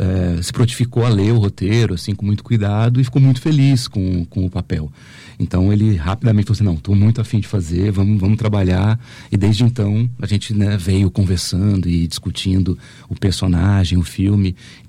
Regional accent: São Paulo, Brazil; also born or lived in Minas Gerais; now in Natal, Brazil; Eu sou de São Paulo, na verdade, morei um tempo em Minas. Em 2017 venho para Natal para dar aula aqui na UFRN

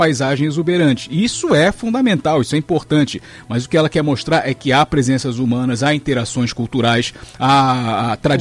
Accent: Corumbá, Mato Grosso do Sul, Brazil; nas águas do Rio Paraguai, ali em Corumbá, na minha cidade natal

